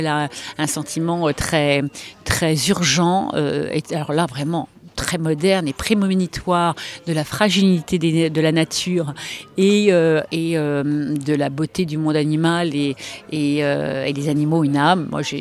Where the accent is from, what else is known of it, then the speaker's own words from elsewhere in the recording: Nouvelle-Aquitaine, France; j'ai passé une partie de mon enfance près de Bordeaux.